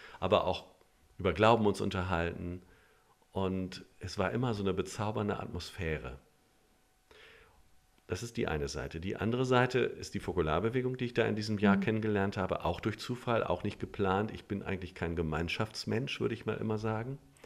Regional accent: Göttingen, Lower Saxony, Germany; gibt es das in Göttingen auch, meine Heimatstadt, gibt es das in Göttingen auch?

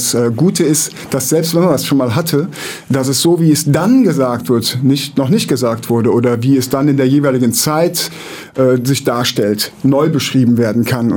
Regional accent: Cologne, North Rhine-Westphalia, Germany; Ja, also wenn man in Köln in Nippes wohnt, kommt man nicht drum herum … zu hören.

